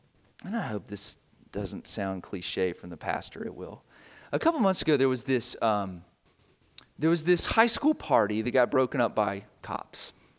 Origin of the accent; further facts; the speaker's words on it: Florida, United States; look, I'm a carpetbagger from Florida. I'm reminded of that by you all very often. I ain't from around here